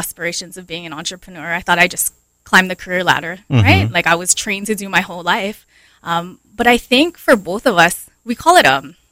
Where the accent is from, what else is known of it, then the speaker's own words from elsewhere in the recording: Hawaii Kai, Hawaii, United States; I am. I'm born and raised in Hawaii.